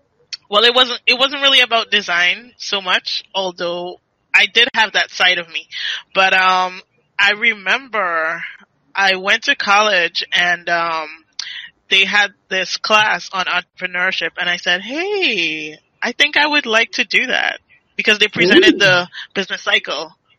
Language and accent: English; St. Vincent & Grenadines; So, I'm from St. Vincent.